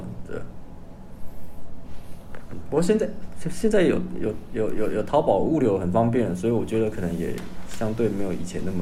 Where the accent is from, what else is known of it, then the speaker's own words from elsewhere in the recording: Taiwan; 我们台湾人就哇